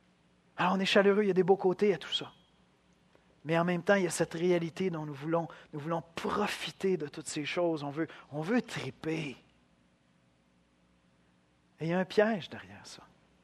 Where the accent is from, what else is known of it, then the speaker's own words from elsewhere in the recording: Quebec, Canada; Puis on est Québécois, hein?